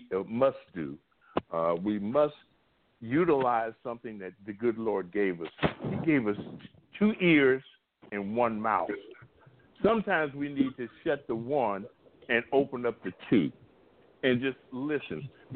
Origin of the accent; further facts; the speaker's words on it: Compton, California, United States; I'm straight out of Compton, bro. Okay? I mean, I'm sorry that Compton, my hometown got ended up with a reputation like that. But I mean, elementary, junior high school, junior college, and senior college, which I didn't complete, all in Compton.